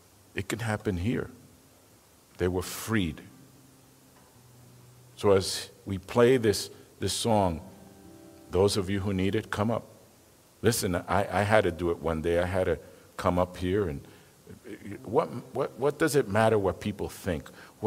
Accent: Bronx, New York, United States; because I'm from the Bronx. She's from New York, but I'm from the Bronx. It's even worse there.

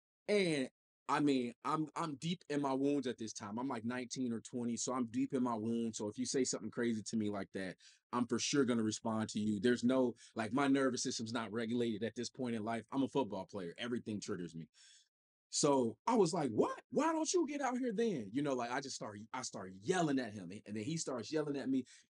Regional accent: Illinois, United States; He was from Wisconsin, I was from Illinois.

